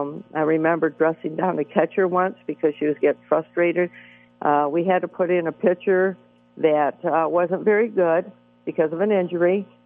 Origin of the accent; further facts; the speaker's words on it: Rockford, Illinois, United States; Well, it is my hometown. I mean, Rockford, born and raised there.